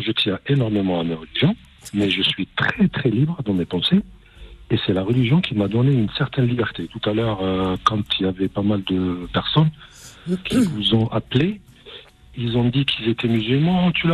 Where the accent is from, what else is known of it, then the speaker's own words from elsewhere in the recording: Algeria; born there; Mais moi, je suis né en Algérie. J'ai eu une éducation musulmane.